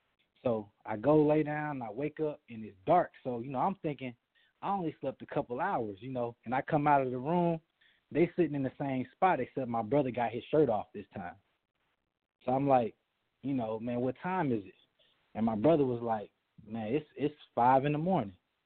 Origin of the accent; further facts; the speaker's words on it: Jackson, Mississippi, United States; now in Atlanta, United States; No, I actually live in Atlanta. I'm from, you know, I was raised in Jackson, Mississippi, though.